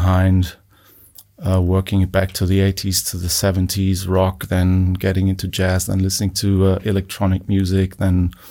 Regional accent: Bonn, North Rhine-Westphalia, Germany; born there; English is a second language; I was born in Bonn, Germany.

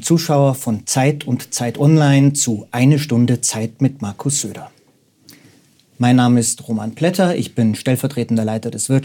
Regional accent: Munich, Bavaria, Germany; born there; ich selbst bin gebürtiger Münchner.

